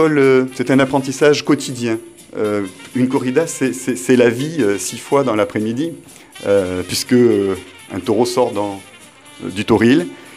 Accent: Nîmes, Occitanie, France; je dirais que je suis né ici, à Nîmes. J'ai toujours été attiré par le centre de Nîmes

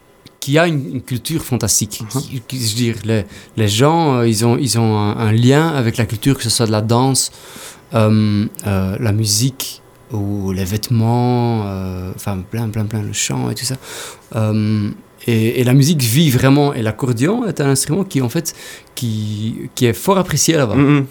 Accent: Belgium; Enfin, ici, moi, je viens de Belgique, mais c'est quand même le côté éduqué, tu vois.

